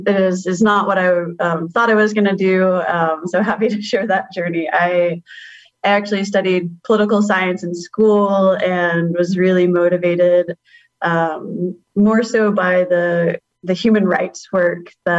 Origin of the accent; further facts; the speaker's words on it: Texas, United States; moved away as an adult; I am from Texas originally. Went to school there as well, but I came to the East Coast once very briefly to look at apartments and then moved my whole life up here.